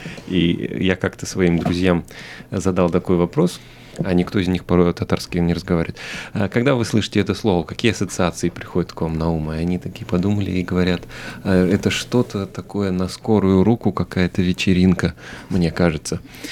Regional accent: Bashkortostan, Russia; Я родом из Башкирии, Башкирская СССР, да, кто-то называет Башкортостан еще, с северных районов Башкирии, где проживает большая часть татарского населения Башкирии. Вот и мой папа представитель этого народа, а мама русская. Поэтому я вырос в таком двуязычии

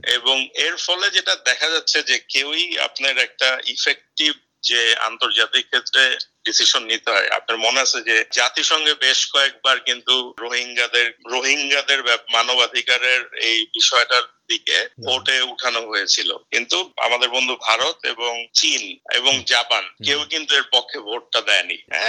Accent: Bangladesh; born there

